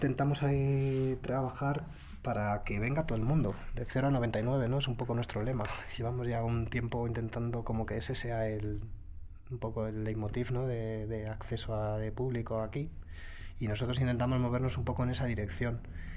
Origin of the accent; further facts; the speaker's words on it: Madrid, Community of Madrid, Spain; Y soy de Madrid, ¿eh?